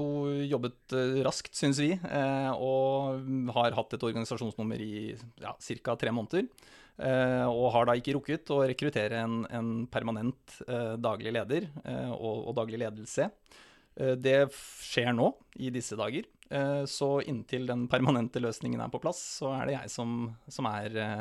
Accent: Finnmark, Norway; also born or lived in Vadsø; Ja, født og oppvokst i Finnmark. Jeg bodde i Vadsø i 13 år.

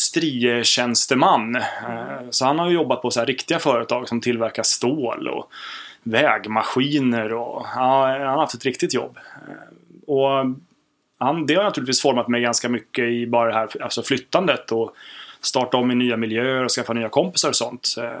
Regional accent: Danderyd, Stockholm County, Sweden; born there; also born or lived in Sandviken / Edsbyn; Nej, men jag är född på Danderyds BB 1972.

